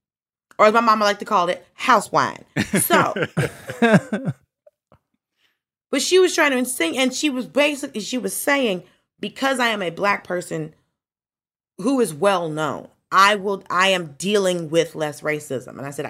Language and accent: English; Atlanta, Georgia, United States; And I grew up in Atlanta. So I'm accustomed to seeing black money.